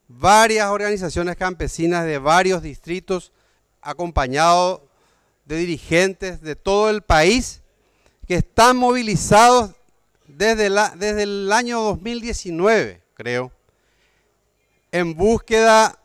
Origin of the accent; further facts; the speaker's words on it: San Pedro, Paraguay; Y hablo como parlamentario paraguayo, como sanpedrano.